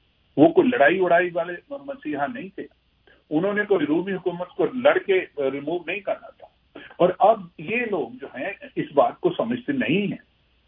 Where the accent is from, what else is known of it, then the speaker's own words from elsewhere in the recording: Pakistan; میں چونکہ پاکستان سے ہوں, میں وہیں پیدا ہوا وہیں رہا